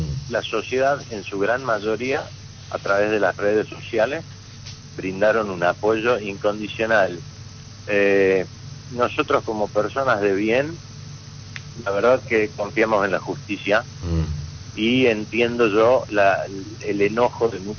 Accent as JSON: {"language": "Spanish", "region": "Tucumán", "country": "Argentina", "said": "soy tucumano, me gusta Tucumán, pero hoy estoy cansado de Tucumán."}